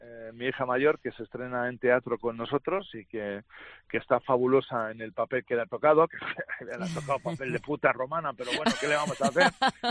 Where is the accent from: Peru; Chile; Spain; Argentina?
Spain; Bilbao, Basque Country; Y luego volver a mi tierra, a Bilbao, claro, y a la Riega, que es un placer siempre.